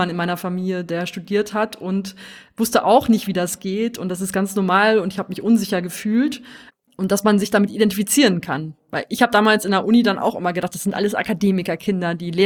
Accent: Rheda-Wiedenbrück, North Rhine-Westphalia, Germany; Ja, ich komme ursprünglich aus Ostwestfalen, aus einer Kleinstadt namens Riederwiedenbrück

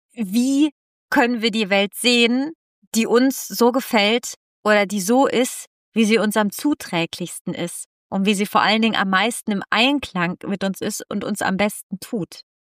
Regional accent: Italy; German is a second language; Ich komme aus Italien

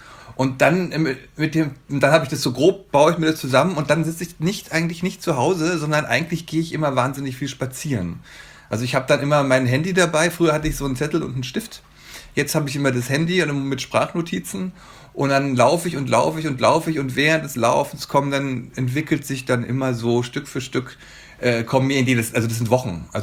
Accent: Bavaria, Germany; Also ich komme ja aus Bayern und da gehe ich auch viel in den Bergen spazieren oder wandern oder so.

